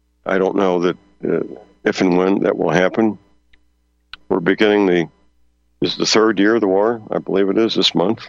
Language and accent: English; Missouri, United States; I'm so glad that my home state is Missouri. It's a great state.